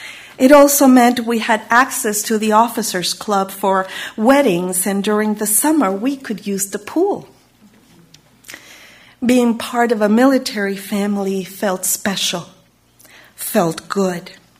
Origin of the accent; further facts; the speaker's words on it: Chile; I grew up in Chile, as you know, where May 21st is Armed Forces Day, the equivalent of Memorial Day.